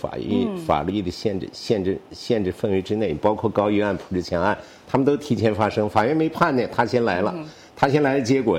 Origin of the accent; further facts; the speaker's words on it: Harbin, Heilongjiang, China; 因为我是黑龙江人，哈尔滨人嘛